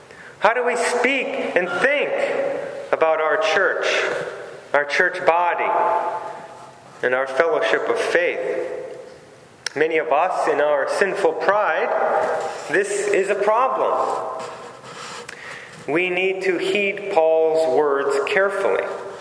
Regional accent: Wisconsin, United States; also born or lived in Nebraska; I was raised in Wisconsin, lived about 9 years of my life there, moved to Nebraska, lived about 9 years of my life there.

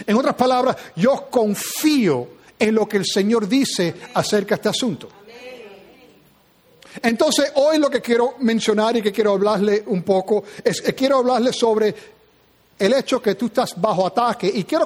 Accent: New Jersey, United States; Y yo me metía en peleas donde yo fui criado, en New Jersey.

